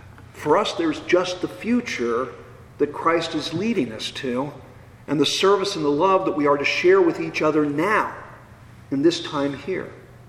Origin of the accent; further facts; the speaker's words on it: California, United States; And the image of this plow didn't mean a whole lot to me growing up in the Bay Area until I was cast upon the shores of Stark County